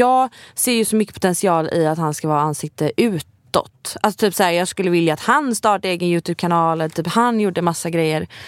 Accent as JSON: {"language": "Swedish", "town": "Gothenburg", "region": "Västra Götaland County", "country": "Sweden", "accent": "Gothenburg", "said": "Jag har så göteborgska, alltså det är banalt."}